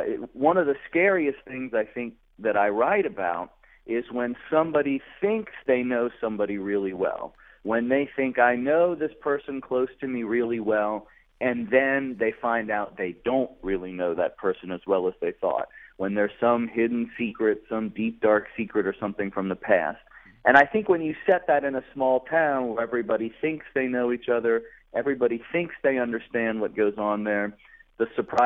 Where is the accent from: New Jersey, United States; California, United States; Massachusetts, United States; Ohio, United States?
Ohio, United States; Cincinnati; Well, yeah, I was born in Cincinnati, and I grew up there, and then I came back later, and I went to graduate school there.